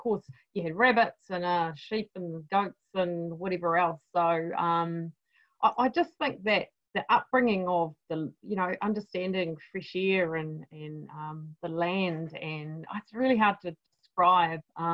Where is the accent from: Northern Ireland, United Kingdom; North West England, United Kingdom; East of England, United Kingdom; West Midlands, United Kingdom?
North West England, United Kingdom; Liverpool; born there; I was born in Liverpool.